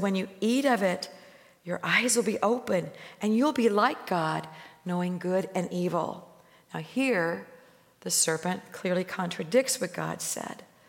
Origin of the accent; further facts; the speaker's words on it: Missouri, United States; now in Indiana, United States; I grew up in Missouri. We went from winter to summer. I didn't know what spring and fall were until I moved to Indiana.